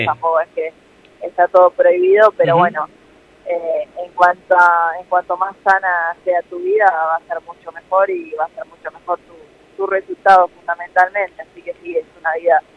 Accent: General Pico, La Pampa, Argentina; also born or lived in Santa Rosa; now in Buenos Aires, Argentina; Y yo soy de Pico y primero me tuve que mudar a Santa Rosa.

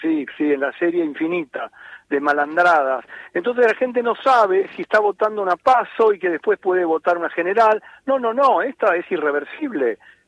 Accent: Tapalqué, Buenos Aires Province, Argentina; Tapalqué, que es mi

